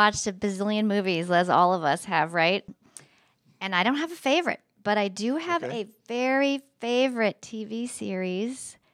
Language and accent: English; Littleton, Colorado, United States; I grew up in Littleton, Lakewood, Minnesota, Colorado